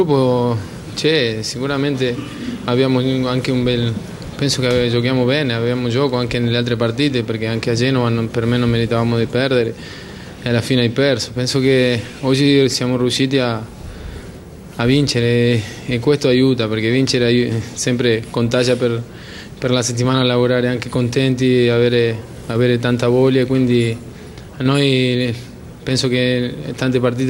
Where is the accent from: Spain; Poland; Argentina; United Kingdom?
Argentina; No, basta che se uno parla pensa anche perché sono argentino.